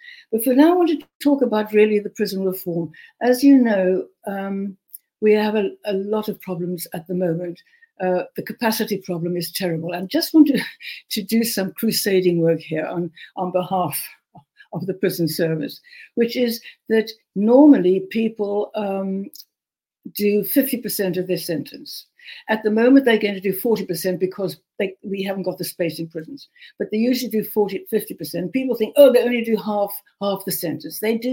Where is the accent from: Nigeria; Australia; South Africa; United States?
South Africa; Cape Town, Western Cape; born there; I was born in Cape Town, and my dream was to come to Fleet Street